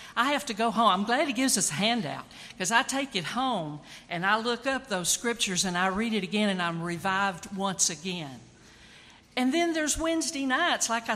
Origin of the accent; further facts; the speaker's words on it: Houston, Texas, United States; because I'm from Houston, you know, up the road.